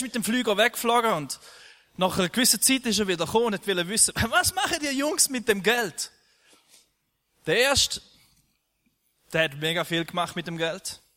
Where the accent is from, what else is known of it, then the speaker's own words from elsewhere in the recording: Thurgau, Switzerland; Ich bin ein Thurgauer.